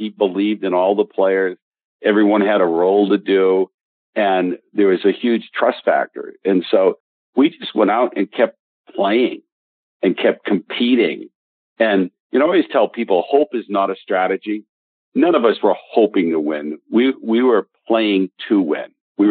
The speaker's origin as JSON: {"language": "English", "town": "Easton", "country": "United States", "tie": "born or raised there", "said": "when I grew up in Easton, nobody cared how big your house was, what kind of car you had."}